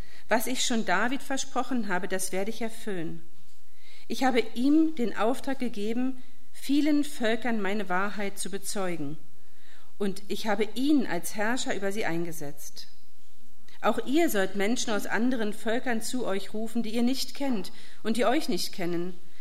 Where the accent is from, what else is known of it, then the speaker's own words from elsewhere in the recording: East Germany, Germany; Ich kenne es gut aus meiner Kindheit in der DDR, da gab es so Schlangen.